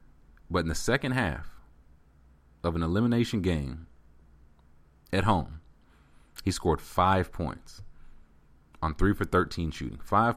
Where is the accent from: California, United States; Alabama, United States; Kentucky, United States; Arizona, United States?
Kentucky, United States; Lexington; and it started because he was from Kentucky and I was from Kentucky. That's pretty much all I needed. He was from Louisville, which is fine. We all have our flaws. Nobody's perfect. But I used to lie. Like, I'm not from Louisville. I'm from Lexington.